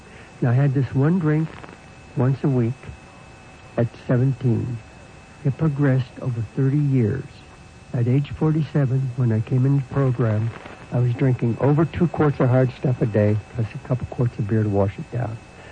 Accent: Indiana, United States; I grew up in the Bible Belt in Indiana, and Hellfire and Brimstone Church. 8 preachers in my father's family

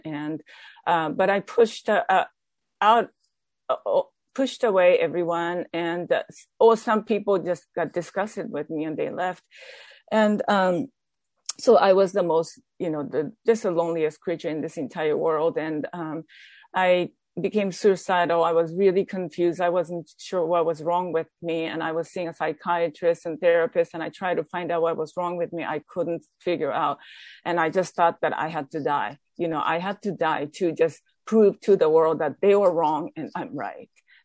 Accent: Japan; moved away; I was born and raised in Japan, and I just really needed to get out of Japan because Japan was my problem.

